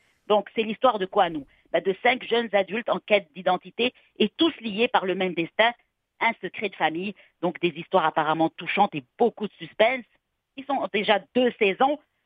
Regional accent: Quebec, Canada

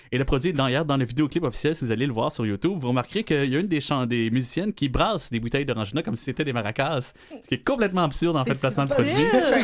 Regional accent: Quebec, Canada; C'est dur à croire qu'on vient du Québec

